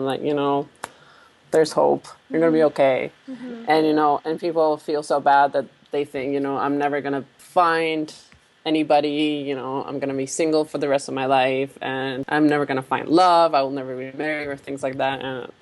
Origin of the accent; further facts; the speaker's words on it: Asunción, Paraguay; moved away as an adult; now in United States; I was born in Paraguay in 1988 in Asunción, which is Paraguay's capital city. And I lived there my whole life until I moved to the U.S. about almost 2 years ago to get a master's degree.